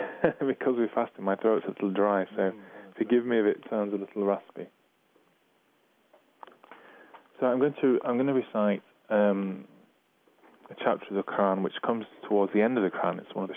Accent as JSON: {"language": "English", "town": "Manchester", "region": "North West England", "country": "United Kingdom", "said": "I'm from Manchester, which is in the north of England."}